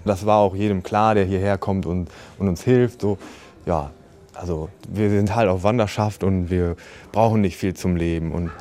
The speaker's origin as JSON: {"language": "German", "town": "Ditzum", "region": "Lower Saxony", "country": "Germany", "lives_now": "Saxony, Germany", "said": "Ich komme ursprünglich aus Ostfriesland, aus der Nähe von Emden. Da ist ein kleines Dorf, das heißt Ditzum, und da komme ich her."}